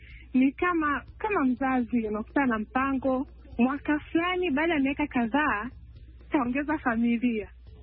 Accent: Dar es Salaam, Tanzania; natokea Dar es Salaam, Tanzania.

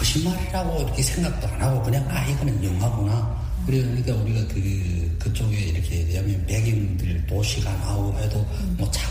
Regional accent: North Korea; now in South Korea

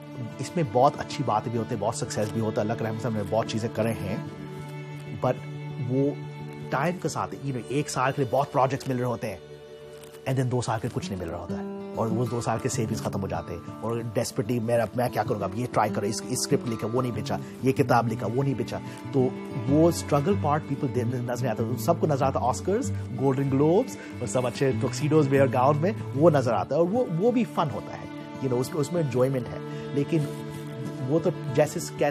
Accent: United States; also born or lived in Karachi, Pakistan; میں پاکستان میں 1972 میں پیدا ہوا تھا، کراچی میں، نورتھ نازم آباد میں۔ تو میرا فیملی نے امریکہ آئے تھے 1976، اور جب سے ہم ادھر ہیں

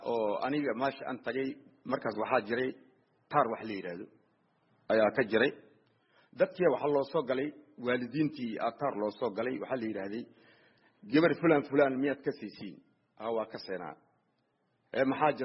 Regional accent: Mogadishu, Banaadir, Somalia; born or raised there; also born or lived in Lower Juba

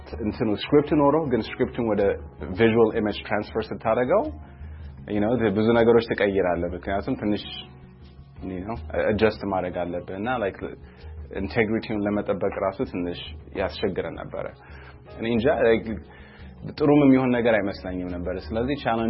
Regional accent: Los Angeles, California, United States; ግማሹ ደግሞ ሎስ አንጀለስ ነው የተሰራው ልክ እንዳልከው እኔ እዚህ ስለሆነ ያደኩት

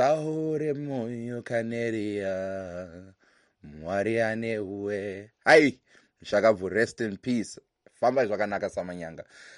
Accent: South Africa; I remember growing up, I grew up in South Africa

